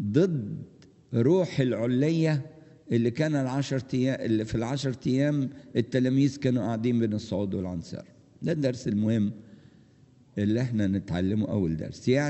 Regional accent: Egypt; وطبعا احنا في مصر بنعاني منها أكتر من أي بلد أخرى

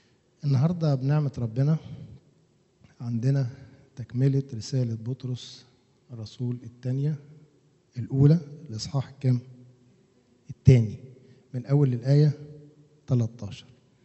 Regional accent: Shubra, Cairo Governorate, Egypt; أنا أساسا من شبرا من كنيسة أبو سفين, يعني الكنيسة اللي تربيت فيها

